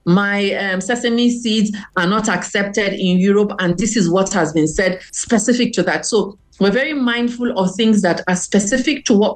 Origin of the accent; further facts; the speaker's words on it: Nigeria; enable me live a better life as a Nigerian